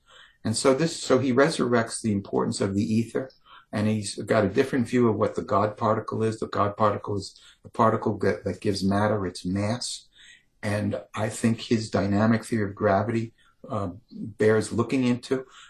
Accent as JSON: {"language": "English", "region": "New York", "country": "United States", "tie": "born or raised there", "said": "I knew Donald Trump. I grew up in New York."}